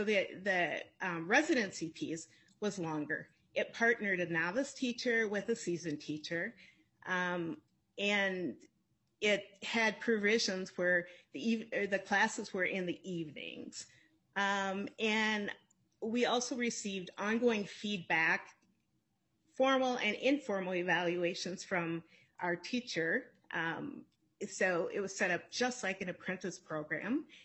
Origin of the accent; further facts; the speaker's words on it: Minnesota, United States; As a child growing up in Minnesota public schools, I would have loved to have a teacher teacher leader of color.